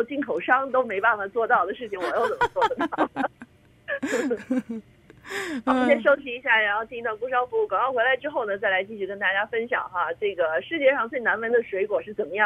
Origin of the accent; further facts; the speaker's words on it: Beijing, China; accent: Beijing; 我们北京话讲叫二道贩子嘛，